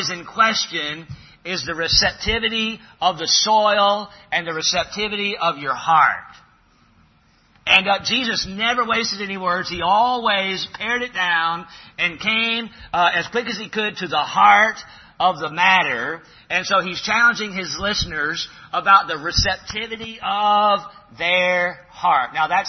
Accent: Southeast, United States; if you live in the Southeast all your life, and I was born and raised in the Southeast, you take it for granted.

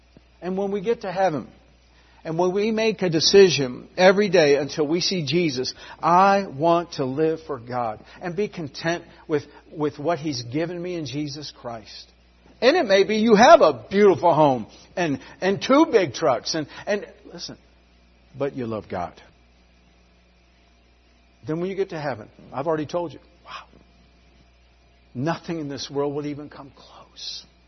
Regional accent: California, United States; Growing up in California, where we had the first electric cars 30 years ago

